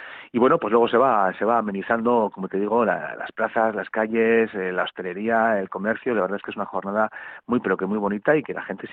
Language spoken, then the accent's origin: Spanish; Basque Country, Spain